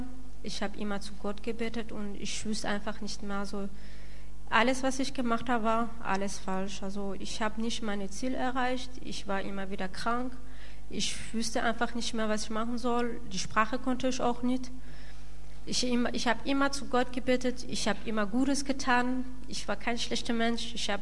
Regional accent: southern France, France; now in Germany; Ich komme aus Südfrankreich, ne? Und ich bin Französin und Origin Marokkanerin. Ich bin Muslim erzogen worden

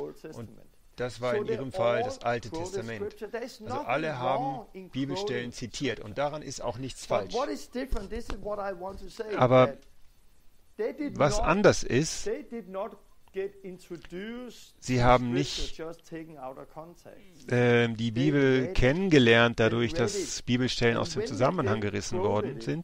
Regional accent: Denmark; German is a second language; Und ich benutze meine dänische Bibel. Denn ich bin aus Dänemark. Und ich bin aufgewachsen mit dieser Bibel

